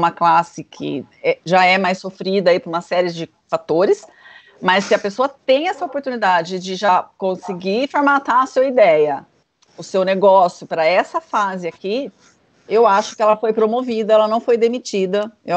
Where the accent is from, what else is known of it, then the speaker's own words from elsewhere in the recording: Valinhos, São Paulo, Brazil; eu sou de Valinhos, né?